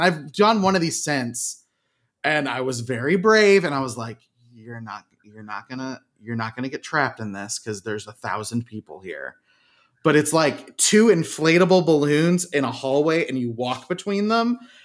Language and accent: English; Oklahoma, United States; I'm from Oklahoma, so that was like sweet tea